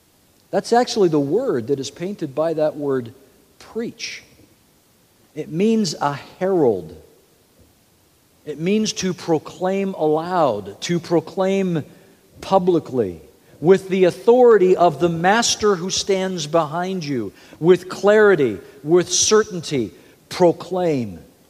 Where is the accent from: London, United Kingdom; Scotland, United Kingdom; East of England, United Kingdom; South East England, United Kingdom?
Scotland, United Kingdom; born there; I was born in Scotland, so my father was a Scotsman